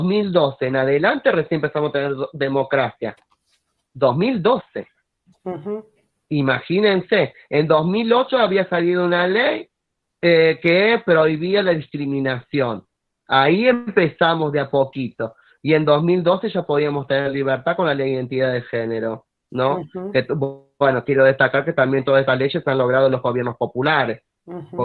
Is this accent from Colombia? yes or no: no; Córdoba, Argentina; moved away; porque yo soy de Córdoba y obviamente de Córdoba yo sabía que no iba a tener un buen fin. Y vine aquí por 15 días de turismo a trabajar en un cabaret. Hacía espectáculo y luego me quedé. Y aquí hace 25 años que vivo.